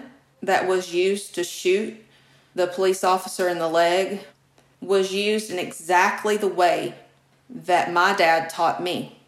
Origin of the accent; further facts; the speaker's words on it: Kentucky, United States; It was right here in my home state of Kentucky.